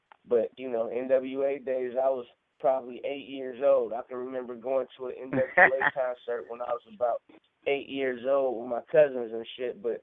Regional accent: Los Angeles, California, United States; me growing up in Los Angeles

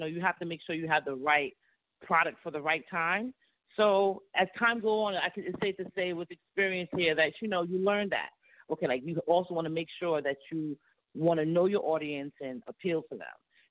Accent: Bronx, New York, United States; But I'm from the Bronx, you know, born and raised.

